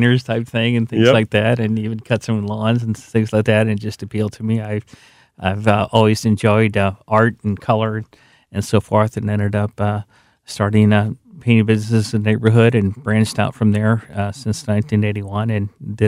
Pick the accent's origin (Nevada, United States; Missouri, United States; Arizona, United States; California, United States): Missouri, United States; Affton; Yes, always. We grew up in the Afton area, South County alumni